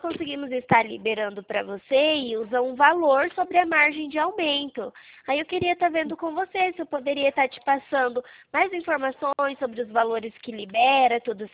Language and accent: Portuguese; Arapongas, Paraná, Brazil; eu sou aqui de Arapongas.